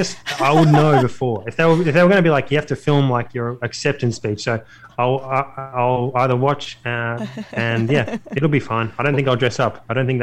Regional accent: Australia; accent: Australian; people can understand my Australian accent

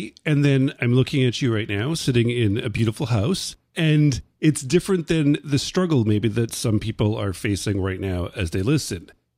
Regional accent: Canada; I'm Canadian

